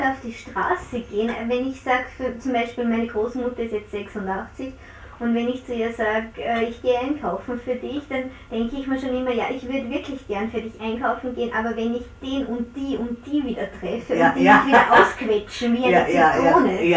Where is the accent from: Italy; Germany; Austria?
Austria; now in Vienna, Austria; Und deshalb bin ich am Land aufgewachsen und bin erst mit 18 dann wieder nach Wien zurückgegangen.